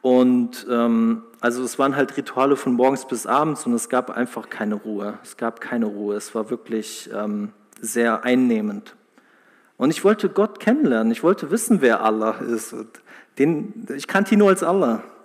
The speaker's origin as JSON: {"language": "German", "town": "Heidelberg", "region": "Baden-Württemberg", "country": "Germany", "tie": "born or raised there", "said": "und ich bin in Heidelberg aufgewachsen, eine wundervolle Stadt."}